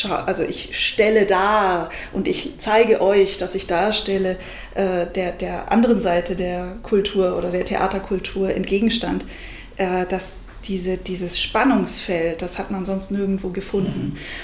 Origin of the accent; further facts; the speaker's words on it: Bavaria, Germany; born there; für mich als gebürtige Fränkin